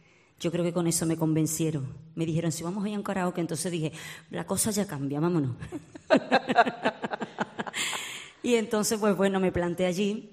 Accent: Écija, Andalusia, Spain; Yo soy de Écija.

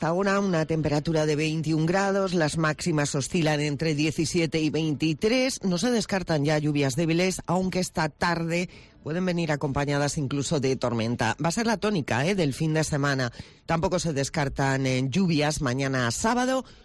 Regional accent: Cantabria, Spain; Que soy de Cantabria, hombre, que soy rudo

